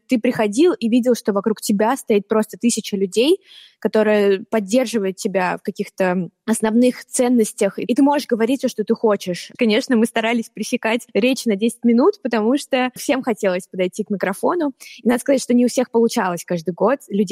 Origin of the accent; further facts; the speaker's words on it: Siberia, Russia; я не из Москвы. Я жила в очень маленьком городе в Сибири и поступила в 2015 году в университет.